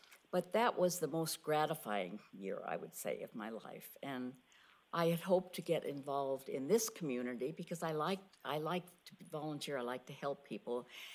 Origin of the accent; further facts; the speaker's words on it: Hermiston, Oregon, United States; also born or lived in Portland; I was born in Portland, raised in Hermiston in eastern Oregon, exposed to the radiation and so forth and so on.